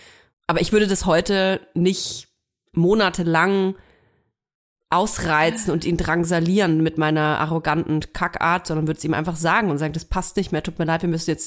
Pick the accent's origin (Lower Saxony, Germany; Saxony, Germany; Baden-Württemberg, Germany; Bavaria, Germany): Bavaria, Germany; Ich komme ja aus Franken.